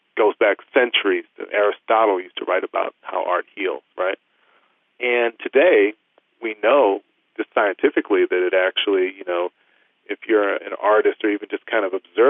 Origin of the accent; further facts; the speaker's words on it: Missouri, United States; moved away as an adult; also born or lived in New York City; I was born and raised in Missouri and went to school in Iowa, in college in Iowa, and moved to New York City after graduation.